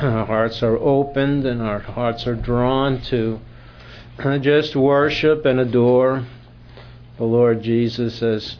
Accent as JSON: {"language": "English", "region": "New York", "country": "United States", "said": "from Long Island."}